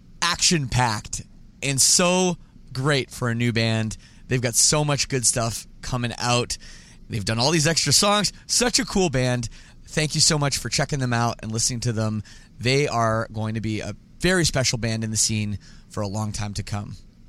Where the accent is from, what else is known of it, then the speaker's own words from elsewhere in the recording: Canada; Again, because we're Canadian, we don't care.